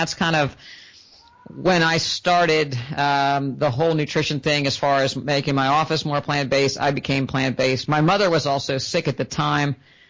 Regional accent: West Virginia, United States; now in Florida, United States; And, you know, I'm from West Virginia originally, I live in Florida now.

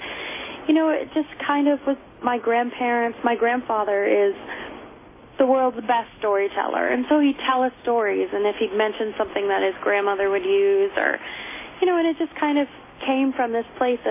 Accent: New Hampshire, United States; I was from the White Mountains of New Hampshire.

